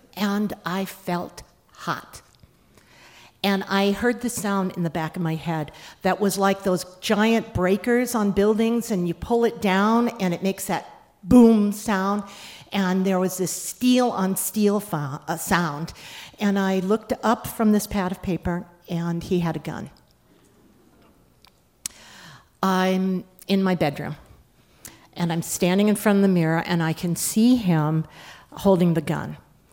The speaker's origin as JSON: {"language": "English", "region": "the South", "country": "United States", "tie": "born or raised there", "said": "I grew up in the South where the light does not change very much."}